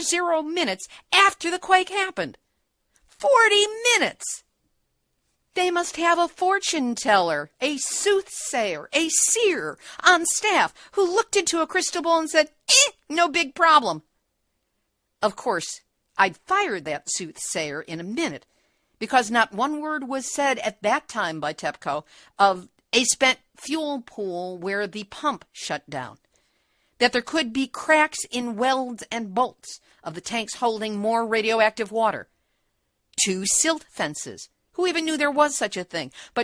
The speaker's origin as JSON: {"language": "English", "town": "Chicago", "region": "Illinois", "country": "United States", "said": "because I'm from Chicago, and I know how cold it can get in December."}